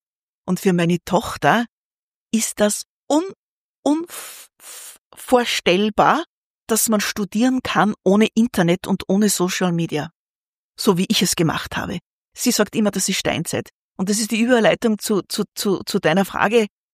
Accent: Urfahr, Upper Austria, Austria; Ich bin im Müllviertel. Ich bin in Urfa geboren. Ich bin einfach eine waschechte Müllviertlerin und ich bin unglaublich stolz drauf.

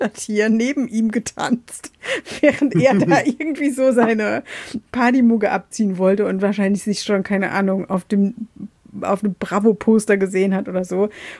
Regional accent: Rhineland-Palatinate, Germany; Ich komme ja aus der Pfalz und gleich daran grenzt die Kurpfalz

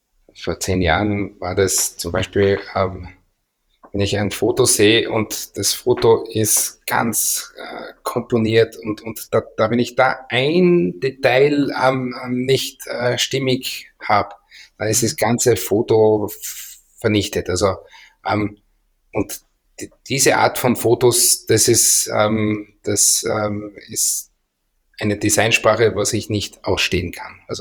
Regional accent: Graz, Styria, Austria; Da sind wir halt Grazer.

